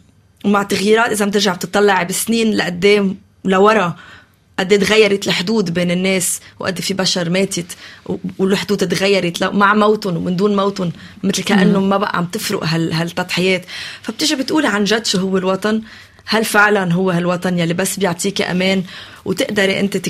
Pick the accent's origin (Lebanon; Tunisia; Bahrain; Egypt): Lebanon; فكان بالنسبة إلي ماني قادرة كلبنانية أحكي أي شيء